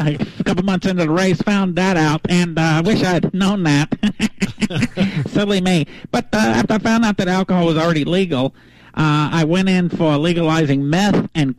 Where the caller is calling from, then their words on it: New Jersey, United States; I'm calling you from my campaign headquarters in the New Jersey.